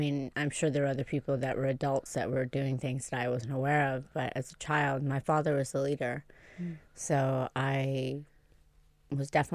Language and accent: English; Tuscany, Italy; I grew up in Tuscany in a Duke's estate, so suck it.